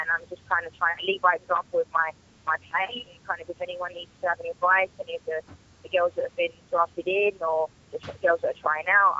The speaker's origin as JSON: {"language": "English", "region": "England", "country": "United Kingdom", "said": "But that's not saying I can't play in cold weather because I'm from England."}